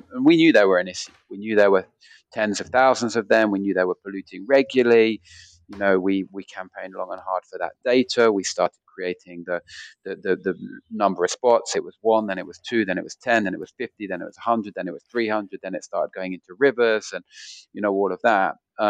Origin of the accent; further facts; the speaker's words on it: London, United Kingdom; I'm a Londoner born and bred actually.